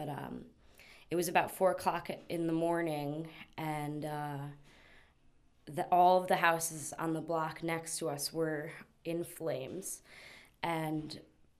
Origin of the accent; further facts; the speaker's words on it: Rockaway, New York, United States; Rockaway resident. … I grew up here my whole life. It's been my hometown, my heart, my love, my soul.